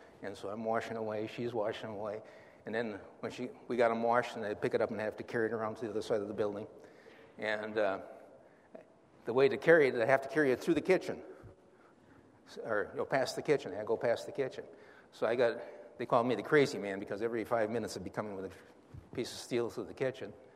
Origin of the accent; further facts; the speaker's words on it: United States; Now, we're from the United States, right? And we're missionaries.